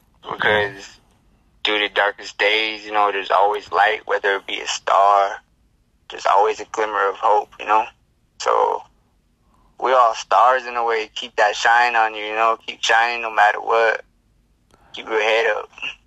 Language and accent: English; Navajo Nation, United States; Navajo Nation's where I come from here.